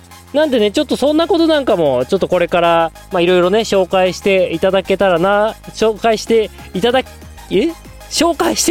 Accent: Hokkaido, Japan; なんか自分北海道出身ですけど、

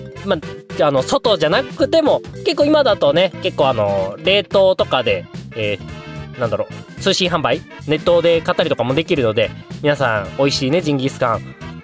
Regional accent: Hokkaido, Japan; 私のね、出身地北海道は今おそらくお花見してるでしょうくらいの時期なので

